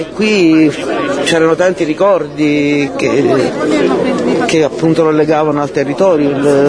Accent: Herculaneum, Campania, Italy; noi siamo di Ercolano

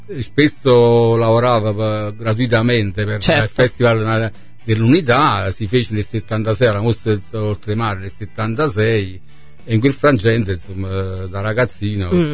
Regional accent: Naples, Campania, Italy; Abbiamo le radici di una napoletanità. Siamo di Napoli.

